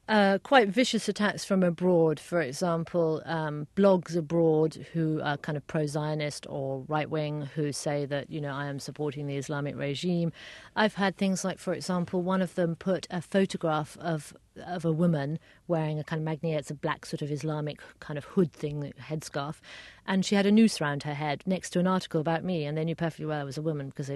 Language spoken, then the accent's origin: English; United Kingdom; Well, I think it's probably the worst nationality to be in Iran, certainly worse than being American.